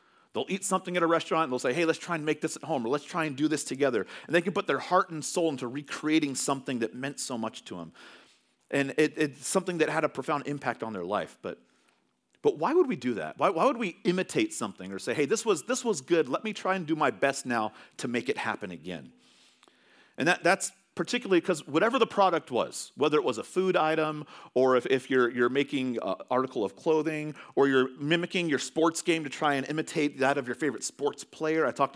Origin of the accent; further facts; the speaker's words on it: California, United States; moved away; Now, we're from California originally, and we love In-N-Out Burger.